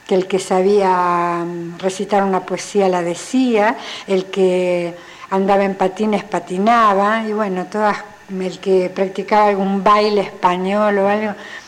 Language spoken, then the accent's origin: Spanish; Avellaneda, Buenos Aires Province, Argentina; Bueno, mi mamá y mi papá también son nacidos y criados ahí en Avellaneda.